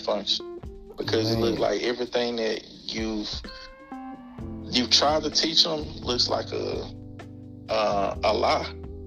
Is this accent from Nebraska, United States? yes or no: no; Dallas, Texas, United States; Man, I'm from Highland Hills and Oak Cliff.